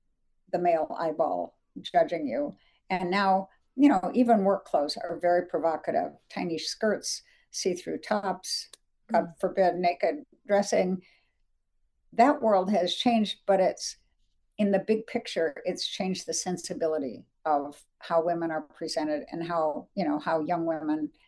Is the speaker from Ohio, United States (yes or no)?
yes; Dayton, Ohio, United States; born there; Yep, coming home to my roots. I was born in Dayton. My grandparents lived in Cleveland and Youngstown. So, you know, Ohio is home sweet home in a way.